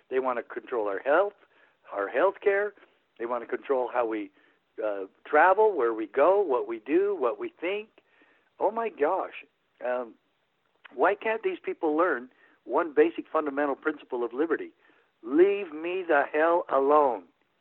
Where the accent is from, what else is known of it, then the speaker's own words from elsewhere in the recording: United States; I'm an American. I want to breathe free.